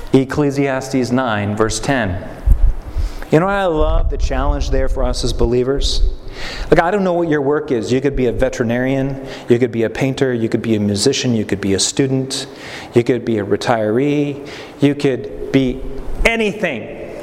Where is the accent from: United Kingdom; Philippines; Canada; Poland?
Canada; Alberta; Growing up in Alberta, Canada, I have a wonderful family, and I'm like fifth of sixth.